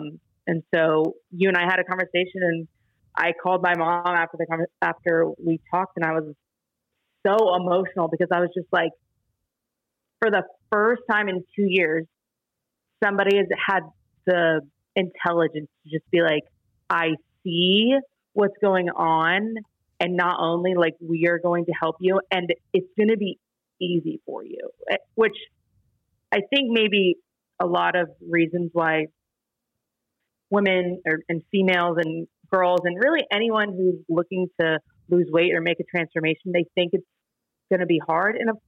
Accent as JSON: {"language": "English", "town": "Atlanta", "region": "Georgia", "country": "United States", "tie": "born or raised there", "also_born_or_lived": "Cincinnati, United States", "said": "So, but yes, I am from Atlanta. I was born and raised here. I live here now. I went away to school in Cincinnati at Xavier University for college"}